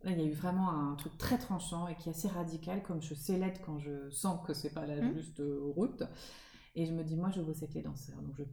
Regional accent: Nancy, Grand Est, France; moved away as an adult; je viens de Nancy, moi, donc j'étais en province, et puis je suis partie ensuite à la Sorbonne, donc je suis arrivée à Paris.

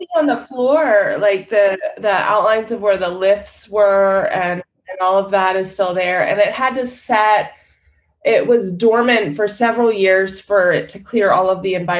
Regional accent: Maryland, United States; I grew up in Maryland. And it was very colonial.

